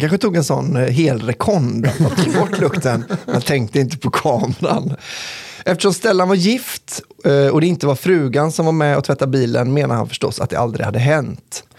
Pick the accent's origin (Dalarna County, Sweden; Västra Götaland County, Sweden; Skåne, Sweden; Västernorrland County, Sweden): Västra Götaland County, Sweden; här är en historia från en lagom stor stad i Bohuslän. Mm. Där jag är från.